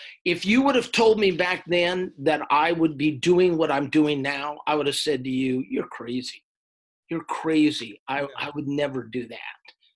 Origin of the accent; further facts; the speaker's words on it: San Francisco, California, United States; I'm born and raised in California, San Francisco area.